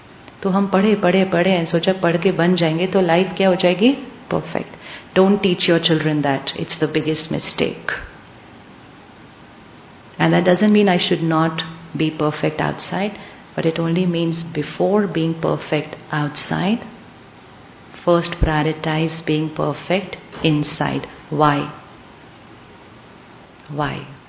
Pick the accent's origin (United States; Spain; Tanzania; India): India; we come from Mumbai, we come from Delhi.